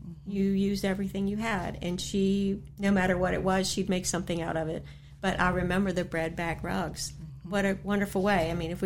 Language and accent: English; Elkton, United States; when I was a kid, and I grew up near Elkton, there was Elkton Milling Company.